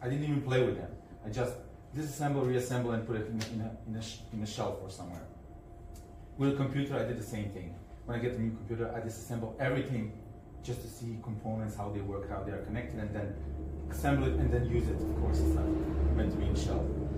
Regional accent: Sarajevo, Bosnia & Herzegovina; now in Czech Republic; I'm here from Sarajevo, but I live in Czech Republic.

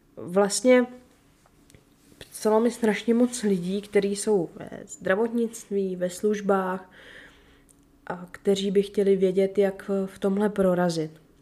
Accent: Děčín, Ústí nad Labem Region, Czechia; moved away as an adult; now in Prague, Czechia; Já jsem z Děčína původem, kde jsem teda na střední školu chodila na střední zdravotnickou školu.

